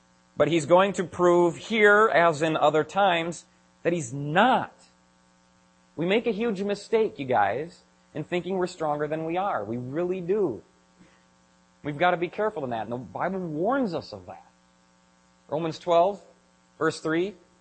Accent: Illinois, United States; I'm not from Wisconsin. From Illinois. We talk way different there.

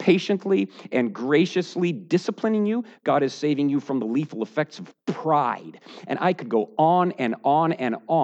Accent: United States; And I know I shouldn't say that because I'm American.

